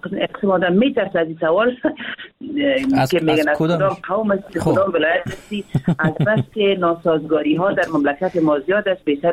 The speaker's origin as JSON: {"language": "Persian", "country": "Afghanistan", "lives_now": "Hamburg, Germany", "said": "من خواه از افغانستان هستم، اما من از یک طرف پشتون هستم، از یک طرف هم تاجک هستم، اردوش هستم،"}